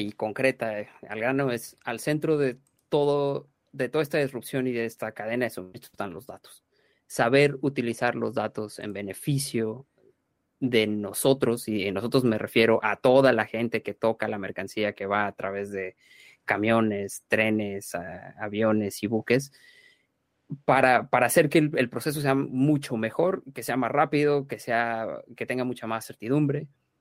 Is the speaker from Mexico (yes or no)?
yes; Mexico; now in London, United Kingdom; Nosotros estamos operando desde Londres, Inglaterra. Los dos fundadores somos mexicanos